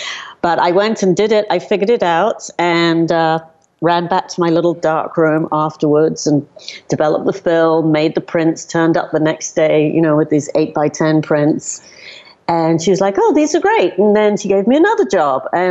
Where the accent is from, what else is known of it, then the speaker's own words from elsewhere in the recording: London, United Kingdom; now in New York, United States; Growing up in London and in England, we had the class system there. I live in New York now.